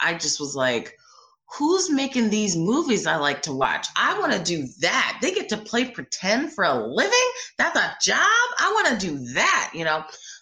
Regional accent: Abington, Pennsylvania, United States; I grew up in Abington, Pennsylvania, which is a little suburb right outside of Philadelphia.

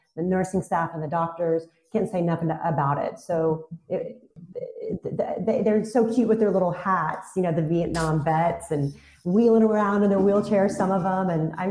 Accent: Houston, Texas, United States; Born and raised in Houston, yes.

